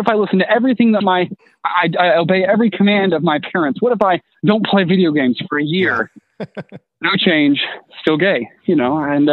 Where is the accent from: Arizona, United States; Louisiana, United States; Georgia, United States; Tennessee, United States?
Tennessee, United States; Yeah, so I grew up in East Tennessee.